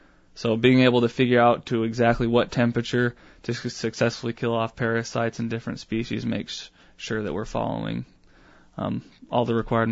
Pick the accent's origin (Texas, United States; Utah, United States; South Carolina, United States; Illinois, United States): Utah, United States; Salt Lake City; So I'm from Utah, from Salt Lake City.